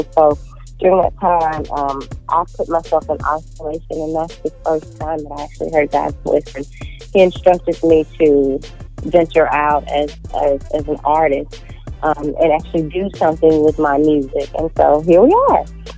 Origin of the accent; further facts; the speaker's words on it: Lexington, Tennessee, United States; I'm originally from Lexington, Tennessee. It's a very small town between Jackson, Tennessee and Nashville. And so I grew up in Lexington, very, very small town.